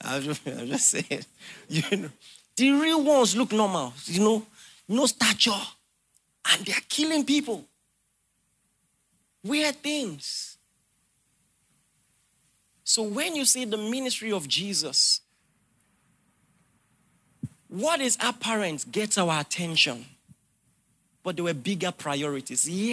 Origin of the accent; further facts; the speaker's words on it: Nigeria; And even as a Nigerian, you read 50 people died.